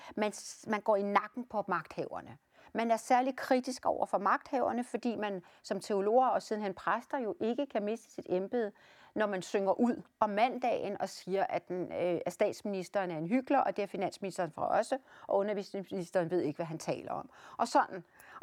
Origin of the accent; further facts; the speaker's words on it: Virum, Capital Region of Denmark, Denmark; Men jeg er jo så heldig, at jeg er opvokset i Virum.